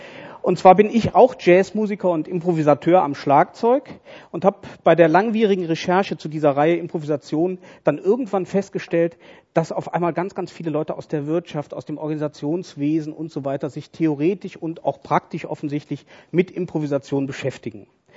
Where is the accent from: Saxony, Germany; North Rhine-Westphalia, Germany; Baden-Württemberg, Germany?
North Rhine-Westphalia, Germany; Cologne; Ich komme ja aus Köln und in Köln ist es so, wenn man eine Sache zum zweiten Mal macht, hat man eine Tradition.